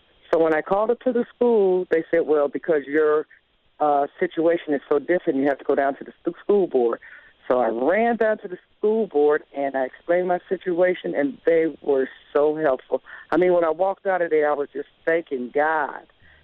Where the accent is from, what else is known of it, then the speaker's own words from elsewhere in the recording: Chicago, Illinois, United States; because I came from Chicago. And when we moved here, we couldn't get into the parochial school